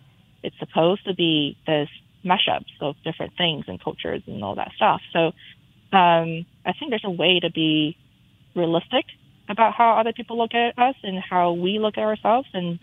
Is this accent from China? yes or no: yes; China; English is a second language; now in United States; Is that I am Chinese. There's nothing I can do to change about that. But I'm also an American Chinese, and that means that I have my cultural background and I'm proud of it, and I look the way I do. I speak the way I do. I do have an accent.